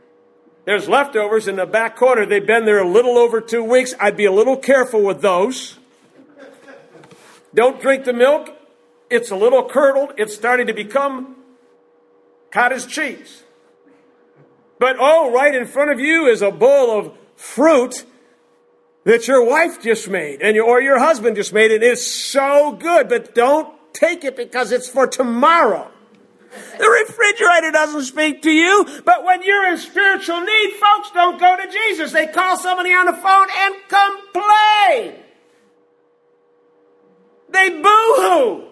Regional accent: Midwest, United States; Or a refrigerator, excuse me, I'm from the Midwest, okay?

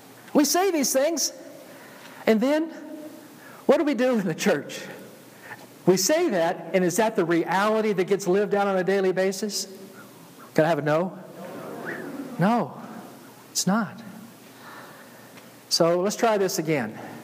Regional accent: Georgia, United States; accent: Georgia; And so I was born to an Alabaman, but I was raised in Georgia.

